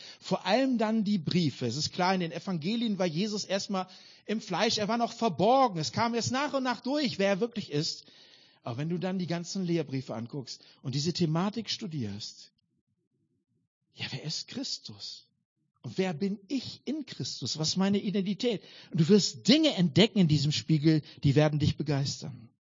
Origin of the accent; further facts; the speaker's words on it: North Rhine-Westphalia, Germany; es gab nur eine Gemeinde damals im Ruhrpott, wo ich groß geworden bin